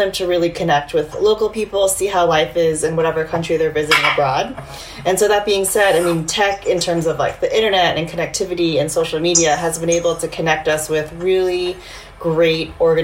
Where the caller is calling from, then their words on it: Honolulu, Hawaii, United States; I am in Honolulu, Hawaii